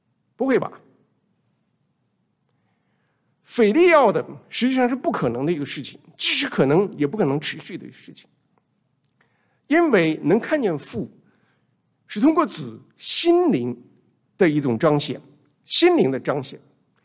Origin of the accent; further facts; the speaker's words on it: Hohhot, Inner Mongolia, China; also born or lived in Qingdao; 我读大学的时候在中国的青岛，但是我们是在内蒙古呼和浩特长大的嘛。